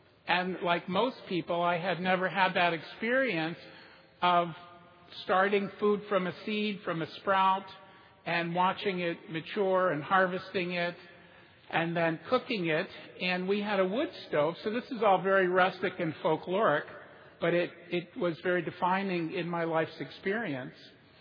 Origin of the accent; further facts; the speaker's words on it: Washington, District of Columbia, United States; I grew up in Washington, D.C., in the shadow of the White House, so I was on Kalorama Road and 16th Street in downtown D.C., and I grew up in a very multicultural neighborhood